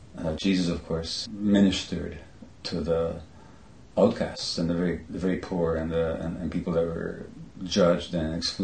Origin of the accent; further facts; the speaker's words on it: Hungary; growing up in Hungary, under an official communist ideology